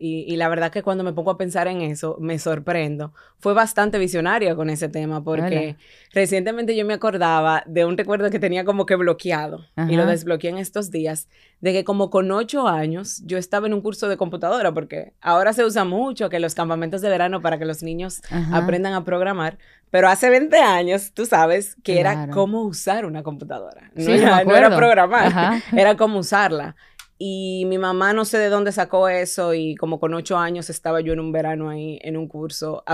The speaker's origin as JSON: {"language": "Spanish", "town": "Santo Domingo", "region": "Distrito Nacional", "country": "Dominican Republic", "tie": "born or raised there", "said": "Muy dominicana, dominicanísima de mucho mangú, ¿verdad? Uh-huh. Nacida y criada en Santo Domingo todo el tiempo. Desde pequeñita estudié aquí, me he desarrollado aquí, de una familia pequeña, solamente de un hermano mayor."}